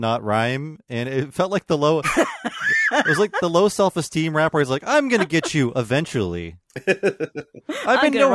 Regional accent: Ohio, United States; I didn't meet an Asian person until I was 25 because I grew up in Northeast Ohio.

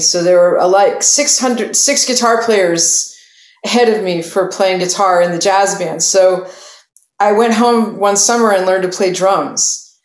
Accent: Westwood, Massachusetts, United States; Yeah, I grew up in Westwood. right next to Dedham. We moved there when I was three.

